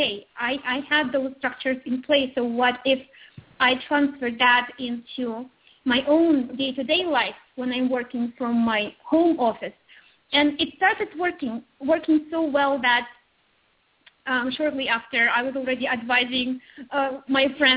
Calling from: Belgium; I'm in Belgium, and it's a bit rainy. Most of the time in Belgium, so I'm longing for sunshine.

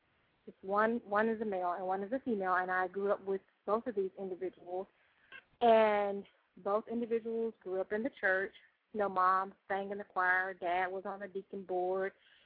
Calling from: Dallas, Texas, United States; I'm calling from Dallas, and I just wanted to share two separate stories

